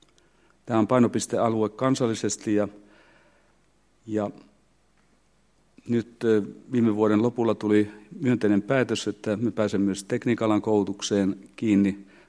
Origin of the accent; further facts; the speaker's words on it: Saarijärvi, Central Finland, Finland; olen syntynyt ja käynyt koulun Saarijärvellä. Terveisiä vaan sinne Saarijärvelle.